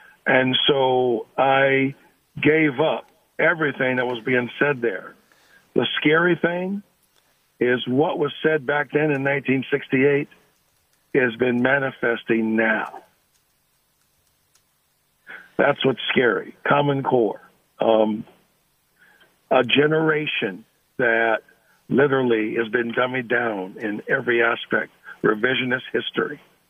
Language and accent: English; Ann Arbor, Michigan, United States; Sure. I'm from Ann Arbor, Michigan